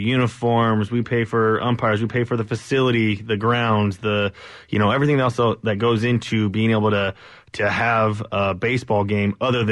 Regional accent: San Bernardino, California, United States; You know, I'm actually from San Bernardino. I grew up in the area

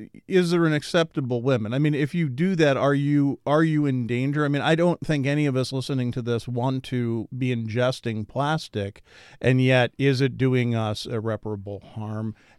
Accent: Pennsylvania, United States; A long time ago, when I was growing up outside of Philadelphia, somebody from the state came to the door

